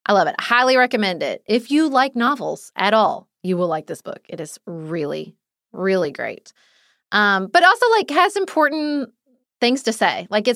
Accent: Paducah, Kentucky, United States; he is from my hometown of Paducah, Kentucky.

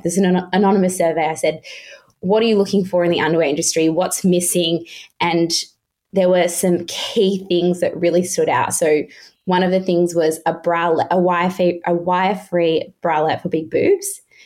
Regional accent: Melbourne, Victoria, Australia; we're both from Melbourne, so we were in all the Melbourne lockdowns

